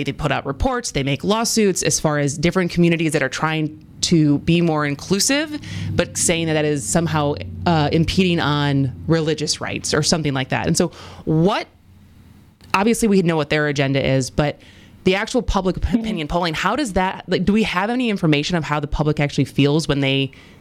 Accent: Madison, United States; also born or lived in New York / Los Angeles / San Francisco; now in Milwaukee, United States; I'm from Madison, I live in Milwaukee, in between I lived in New York, LA, and San Francisco

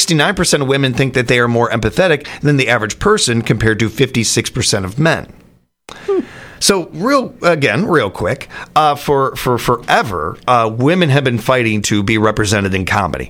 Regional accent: Chicago, Illinois, United States; where I was growing up in Chicago, we had Lake Michigan and everything, but I didn't really have a lot of experience swimming.

